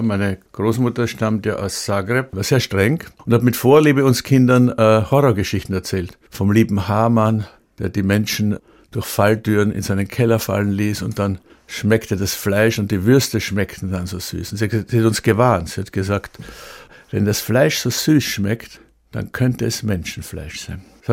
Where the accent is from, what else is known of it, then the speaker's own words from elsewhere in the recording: Vienna, Austria; ich bin ja kurz nach dem Krieg geboren in Wien, war Wien ja besetzt, so wie Berlin von den Alliierten. Und wir lebten in der Sowjetzone.